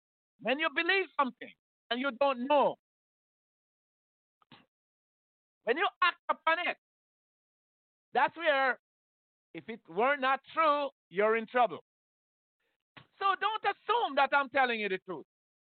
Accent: Saint Catherine, Jamaica; born there; I'm Jamaican, St. Catherine born.

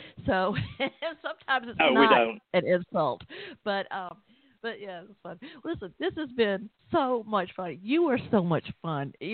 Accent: the South, United States; accent: Southern; Now, I know I'm a Southerner with a Southern accent. I'm aware of that. But there are a lot of different Southern accents.

